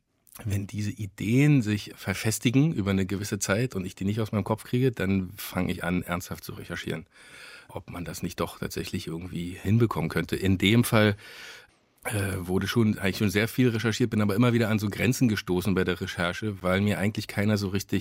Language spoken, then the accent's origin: German; Berlin, Germany; weil ich bin in der DDR groß geworden. Also was heißt groß geworden? Ich war 12, als die Wende war, und in den Berliner 90er dann sozusagen groß geworden in meiner Jugend.